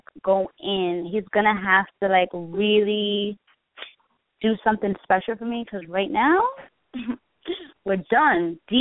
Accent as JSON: {"language": "English", "town": "Brooklyn", "region": "New York", "country": "United States", "said": "I've never been pussy a day in my life. I'm from Brooklyn."}